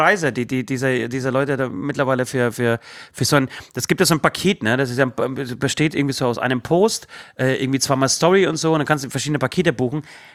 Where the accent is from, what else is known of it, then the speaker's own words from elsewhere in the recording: Berlin, Germany; also wir kommen aus Berlin